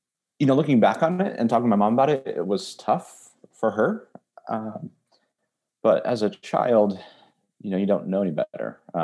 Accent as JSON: {"language": "English", "town": "Rochester", "region": "New York", "country": "United States", "tie": "born or raised there", "said": "so I was raised in Rochester, New York. It's a town on Lake Ontario, about an hour east of Buffalo, New York."}